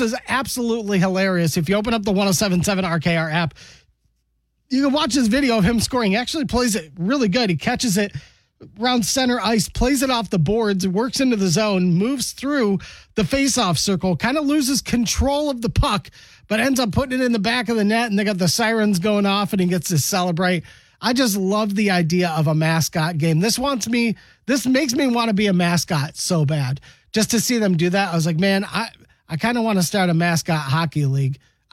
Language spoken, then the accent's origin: English; Rochester Hills, Michigan, United States; I grew up in Rochester Hills.